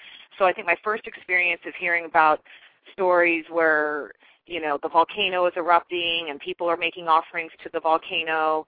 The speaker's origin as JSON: {"language": "English", "region": "Hawaii", "country": "United States", "tie": "born or raised there", "also_born_or_lived": "continental United States", "said": "And then, of course, I am part Hawaiian. My mom was born and raised in Hawaii, and I lived there as well, and back and forth between there and the mainland, because my dad's from the mainland."}